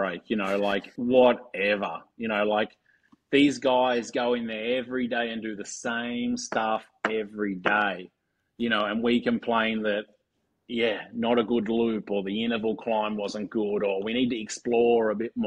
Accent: Australia; Growing up in Australia, guys would be leaving 10 minutes before the leave time just to piss people off.

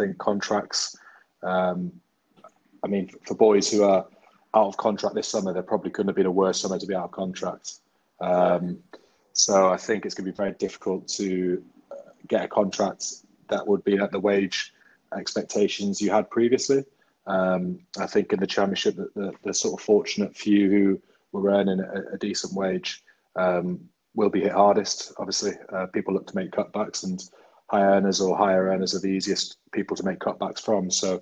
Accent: South Shields, North East England, United Kingdom; I mean, I grew up in the Northeast, grew up in South Shields, and the Northeast, it was football.

